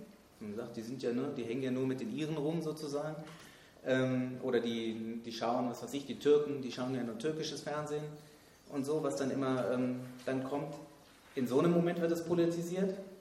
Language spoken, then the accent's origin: German; Hesse, Germany; in der Wohnsiedlung, wo ich aufgewachsen bin, im Norden von Hessen